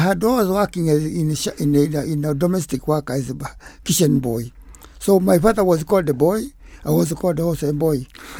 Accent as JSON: {"language": "English", "town": "Murang'a", "region": "Murang'a County", "country": "Kenya", "tie": "born there", "said": "I was born in Muranga in 1928."}